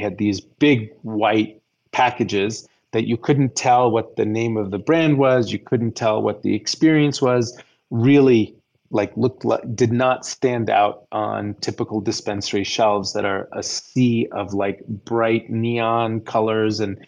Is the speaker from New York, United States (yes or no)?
yes; New York, United States; I'm a New Yorker. Impatience is a virtue. I don't like waiting for anything